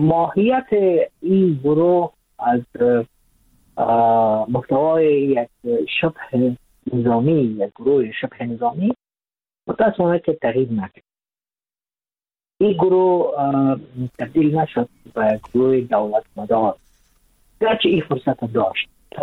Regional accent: Afghanistan; از افغانستان هستم با تاریخ افغانستان مشتایی دارم

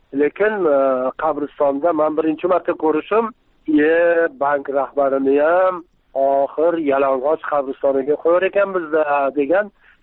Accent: Sirdaryo Region, Uzbekistan; Ikkinchi tomoni endi mana ma'lum darajada Sirdaryolikman.

